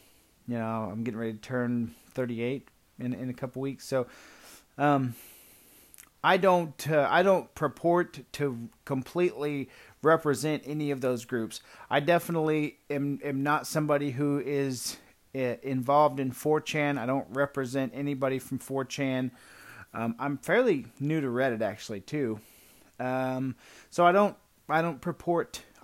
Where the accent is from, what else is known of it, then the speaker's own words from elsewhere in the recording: the South, United States; I'm an American. I'm a Southerner.